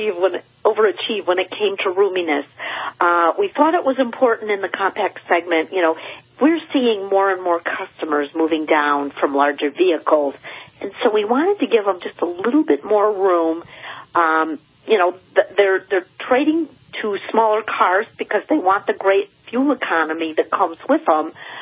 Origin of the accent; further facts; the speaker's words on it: Michigan, United States; Well, I grew up in the Michigan area